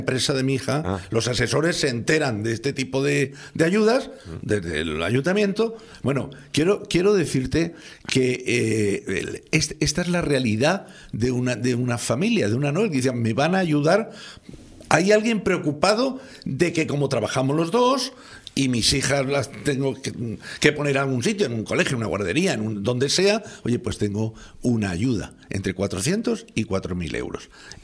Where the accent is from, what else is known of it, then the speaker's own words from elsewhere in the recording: Santa Cruz de Tenerife, Canary Islands, Spain; como soy de Santa Cruz